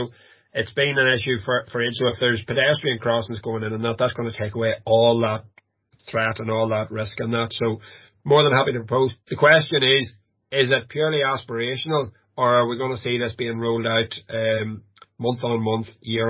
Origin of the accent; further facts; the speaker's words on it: Newtownhamilton, Northern Ireland, United Kingdom; I'm from Newtown Hamilton, that's where my father lives, on that main street that's busy all the time, and I teach in Cross McLean on the Cairn Road